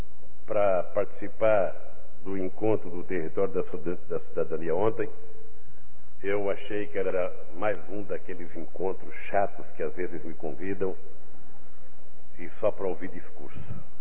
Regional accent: Brazil; Mas eu saio daqui realizado como homem, como brasileiro e como presidente da República.

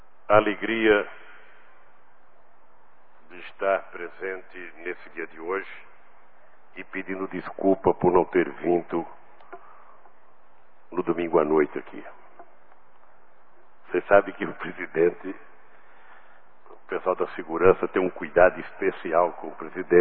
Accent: Brazil; uma oportunidade excepcional para mim como brasileiro e como presidente da República.

